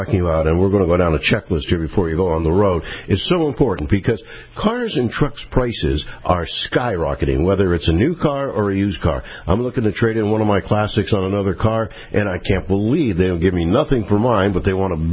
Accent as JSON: {"language": "English", "region": "Pennsylvania", "country": "United States", "lives_now": "Florida, United States", "said": "Yeah, and that's the reason why I'm down here from Pennsylvania."}